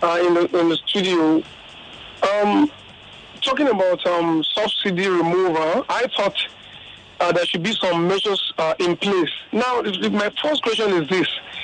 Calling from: Ogba, Nigeria; I'm calling from Ogba.

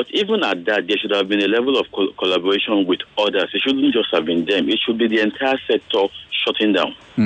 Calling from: Surulere, Lagos, Nigeria; I'm calling from Surulere.

